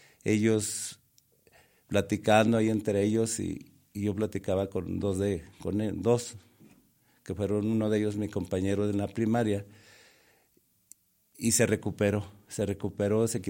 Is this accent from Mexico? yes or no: yes; Mexico; yo soy mexicano y los mexicanos tenemos muchas tradiciones, muchos valores culturales